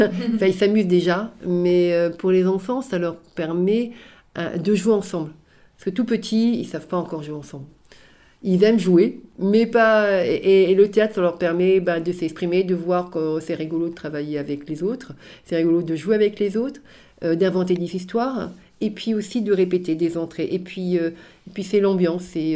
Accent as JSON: {"language": "French", "town": "Lambersart", "region": "Hauts-de-France", "country": "France", "said": "On est tous des Lambersartois et Lambersartoises."}